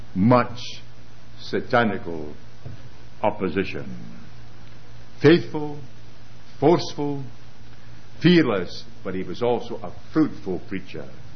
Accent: Edinburgh, Scotland, United Kingdom; and I came from Edinburgh

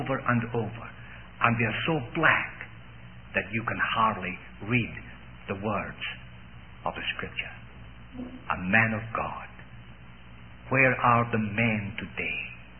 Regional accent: Scotland, United Kingdom; I can always remember, as a boy growing up in Scotland

